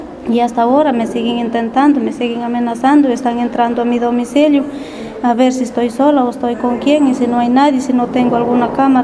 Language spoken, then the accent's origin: Spanish; Sorochuco, Cajamarca, Peru; soy del distrito de Sorochuc, provincia de Solentín, departamento de Cajamarca. Esto, soy una comunera